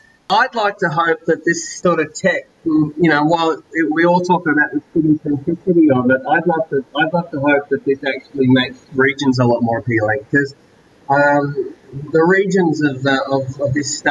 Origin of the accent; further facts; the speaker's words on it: New South Wales, Australia; I grew up in the Blue Mountains, which is, about 100 k's west of Sydney, up in the World Heritage National Park up there. Pretty idyllic place to live as a kid and grow up.